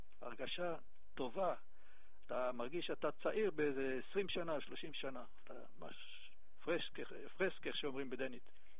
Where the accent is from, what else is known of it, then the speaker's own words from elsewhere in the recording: Tel Aviv, Tel Aviv District, Israel; אני במקור תל אביבי.